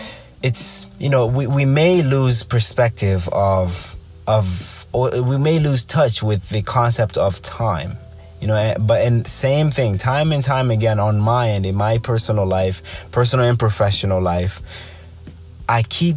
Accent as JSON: {"language": "English", "town": "Kampala", "region": "Central Region", "country": "Uganda", "tie": "born or raised there", "said": "I can even go back to my personal life when I was growing up in Uganda as a young kid"}